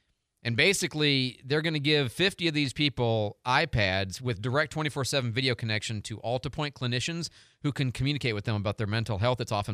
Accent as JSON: {"language": "English", "town": "Detroit", "region": "Michigan", "country": "United States", "tie": "born or raised there", "said": "I'm a Lions fan. I'm not a huge NFL fan at all, but I grew up in Detroit, so I always kind of secretly root for the Lions."}